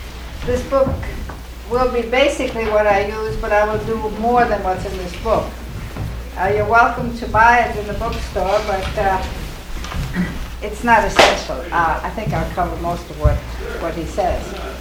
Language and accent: English; Minneapolis, Minnesota, United States; from Minneapolis, and I'll be here for 3 weeks